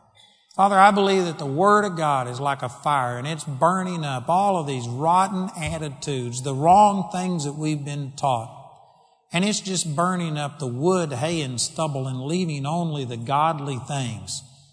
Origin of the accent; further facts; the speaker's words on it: Texas, United States; I'm a hick from Texas.